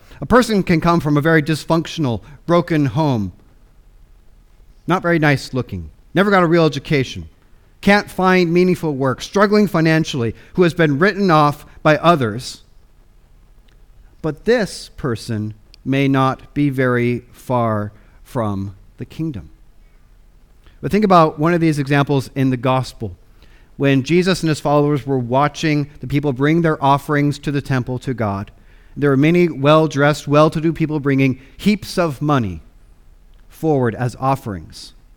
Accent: Spokane, Washington, United States; When I was growing up in Spokane

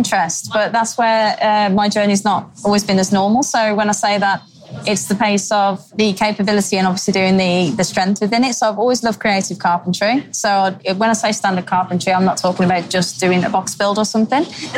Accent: England, United Kingdom; moved away as an adult; So yeah, to begin, obviously I'm from England. Came over here, it would be now, I'm in my fourth year.

